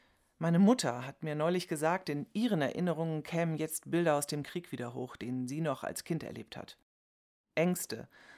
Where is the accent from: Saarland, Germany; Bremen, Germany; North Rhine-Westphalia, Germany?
Bremen, Germany; now in Frankfurt, Germany; zum anderen bin ich in Bremen aufgewachsen. Für die Menschen in meiner Heimatstadt spielt dieser Tag eine Rolle